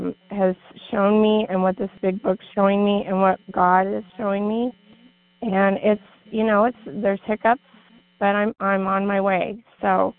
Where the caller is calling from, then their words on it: Washington, United States; I'm from Washington State.